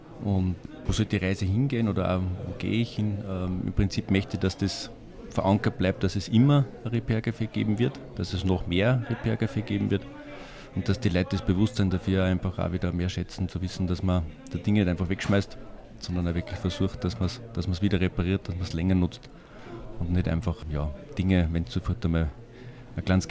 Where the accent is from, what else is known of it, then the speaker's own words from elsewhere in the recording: Upper Austria, Austria; Ich komme aus Aarholzmünster. Ich bin ein Innviertler Original. Ich wohne da, wie gesagt, mit meiner Frau und meiner Tochter